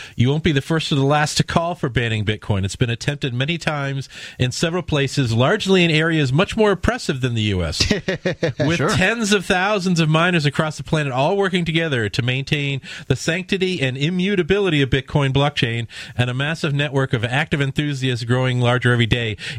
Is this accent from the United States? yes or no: no; Lebanon; When I was 10 growing up in Lebanon, I used to get put in detention all the time.